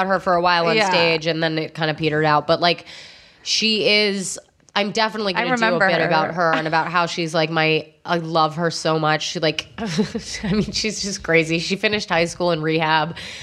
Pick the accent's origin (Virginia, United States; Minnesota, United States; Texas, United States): Virginia, United States; McLean; I grew up in McLean, Virginia.